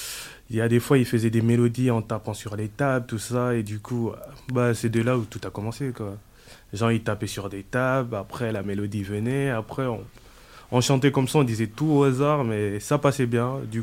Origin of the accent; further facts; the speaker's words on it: Gabon; now in France; Et après, vu que j'ai quitté le Gabon, j'ai laissé mon équipe.